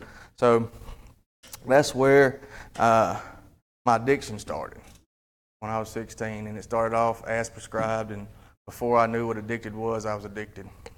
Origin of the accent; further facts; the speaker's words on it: Columbus, Mississippi, United States; I'm from Columbus, Mississippi. I grew up in a divorced family.